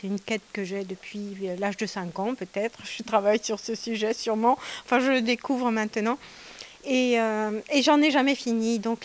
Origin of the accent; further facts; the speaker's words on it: Corsica, France; Comme je suis du Cap Corse, j'ai des origines vénézuéliennes